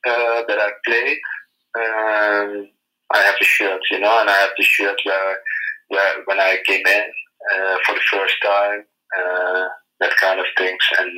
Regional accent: Nijmegen, Gelderland, Netherlands; I'm born and raised in Nijmegen.

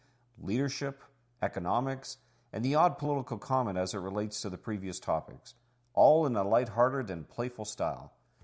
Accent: Canada; I'm a Canadian tax expert who has over 30 years of experience at a specialist level dealing with Canada-U.S. tax matters for the private client.

